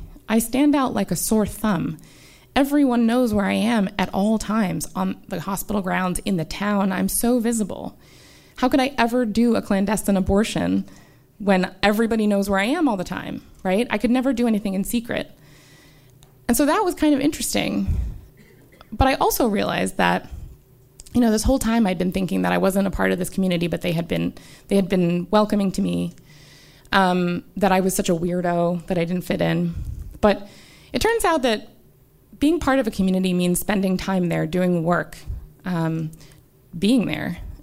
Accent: United States; as an American, it would never occur to me

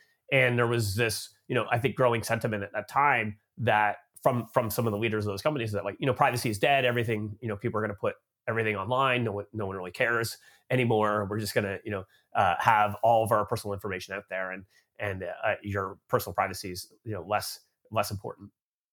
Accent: Canada; now in United States; I grew up in Canada, but I've been living in the United States now for about 13 years. So I guess I'm like an expat from Canada now, living in the US.

